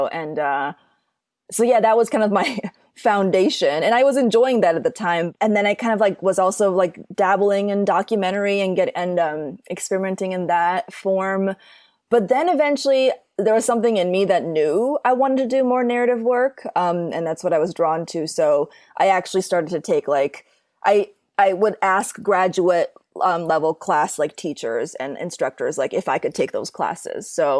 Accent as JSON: {"language": "English", "town": "Minneapolis", "region": "Minnesota", "country": "United States", "tie": "born or raised there", "said": "I grew up in Minneapolis, Minnesota."}